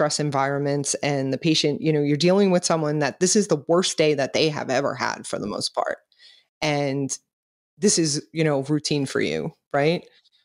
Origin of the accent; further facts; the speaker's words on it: Brooklyn, New York, United States; I am a talker. I grew up in Brooklyn.